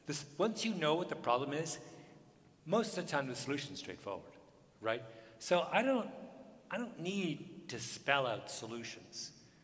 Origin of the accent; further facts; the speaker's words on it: Canada; I mean, I'm a Canadian.